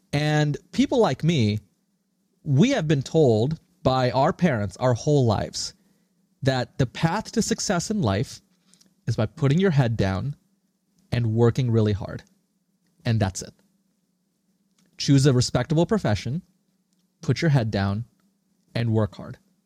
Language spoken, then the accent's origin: English; Singapore; also born or lived in India; now in United States; I was born in India. I grew up in Singapore. And I came to the U.S. 20 years ago